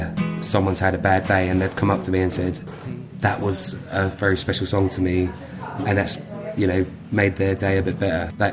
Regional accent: Ipswich, East of England, United Kingdom; I busk all over the country, especially in my hometown of Ipswich.

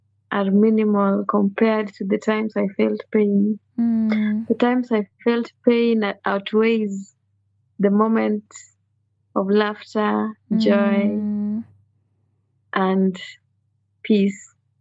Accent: Migori, Migori County, Kenya; But I was born and raised in Migori with two teachers.

